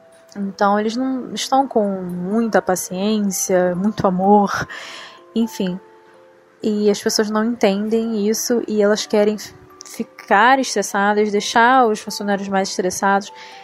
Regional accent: Rio de Janeiro, Brazil; eu tenho 28 anos e sou do Rio de Janeiro.

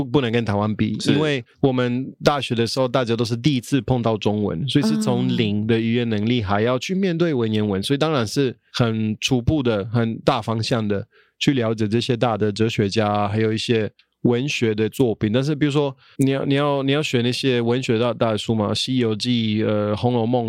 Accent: Italy; Chinese is a second language; 在我们意大利虽然有意大利文，但是我们每一个城市有它的方言，那我们在城市我们都是讲方言，我会意大利文哦，但是我从小到大都是讲方言

